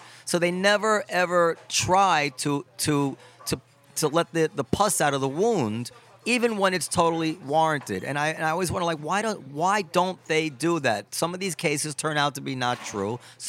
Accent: United States; as I said, as an American, look, I understand

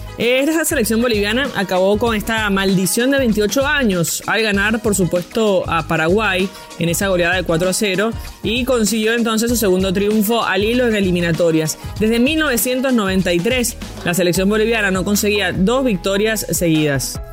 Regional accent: Venezuela; nosotros como venezolanos nos alegramos

